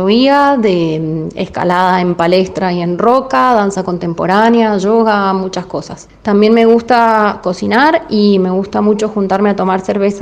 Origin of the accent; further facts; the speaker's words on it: Mendoza, Argentina; also born or lived in Santa Cruz; Soy de Mendoza adoptada porque por cuestiones familiares nací en Santa Cruz, pero desde los 2 años que vivo acá.